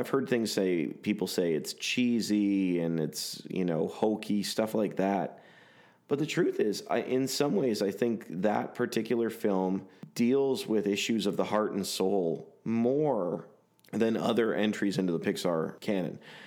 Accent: Canada; I'm Canadian. We don't know what it is.

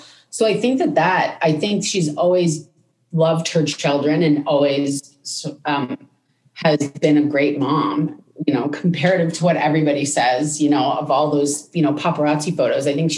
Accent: Nova Scotia, Canada; sometimes when I go back to home in Nova Scotia, I'll talk a little bit more like I'm from the East Coast.

